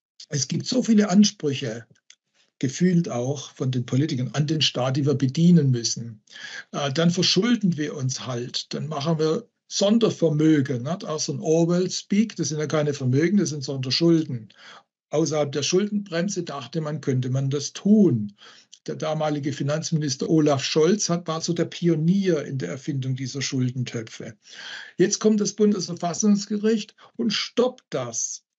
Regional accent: Southern Germany, Germany; Im Süddeutschen, wo ich aufgewachsen bin, da gibt es diese Anthroposophen, diese Rudolf-Steiner-Bewegung.

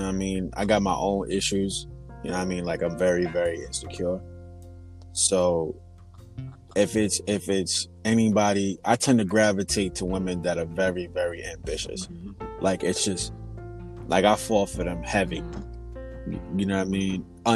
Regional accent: New York, United States; now in Long Island, United States; Ethnic-wise, my dad is Nigerian and my mom is Haitian, but I was born here. I'm from Queens, New York, but live in Long Island.

